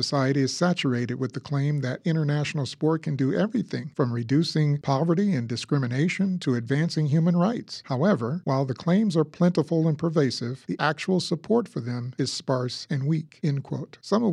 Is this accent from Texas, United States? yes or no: yes; Houston, Texas, United States; I mentioned before that I was raised in Texas. I grew up poor in Houston during the 60s and 70s on the black side of town.